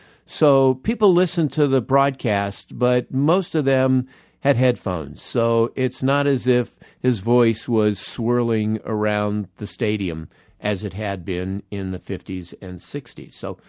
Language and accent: English; the North, United States; So I had to like make sure I'm from the North, and Red Barber is from the South.